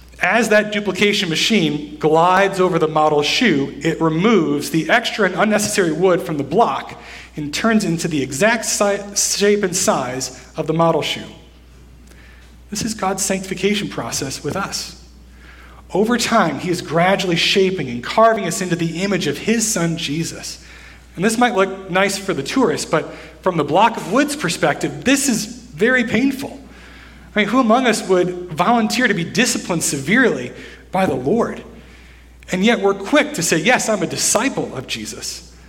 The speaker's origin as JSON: {"language": "English", "town": "Holland", "region": "Michigan", "country": "United States", "tie": "born or raised there", "lives_now": "Richmond, United States", "said": "I'm not actually from Richmond. I'm a northerner. Some of you may call me a Yankee. Specifically, I'm a Michigander. And I grew up in a town called Holland, Michigan."}